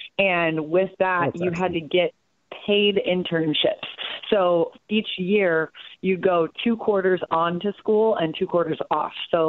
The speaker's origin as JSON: {"language": "English", "town": "Cleveland", "region": "Ohio", "country": "United States", "tie": "born there", "said": "I was born in Cleveland, Ohio."}